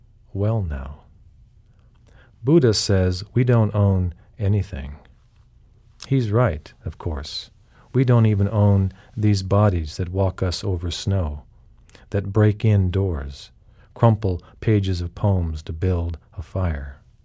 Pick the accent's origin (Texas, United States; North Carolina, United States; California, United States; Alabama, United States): California, United States; I was born in California. I've lived my whole life there when I'm not traveling.